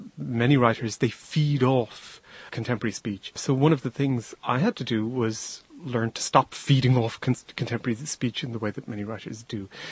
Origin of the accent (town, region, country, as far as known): Dublin, Leinster, Ireland; born or raised there